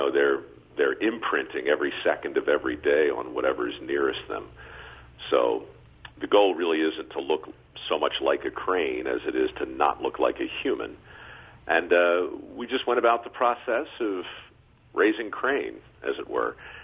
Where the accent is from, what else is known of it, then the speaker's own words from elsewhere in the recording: Maryland, United States; we got a line on a guy named Dr. French back in Maryland, my hometown, in fact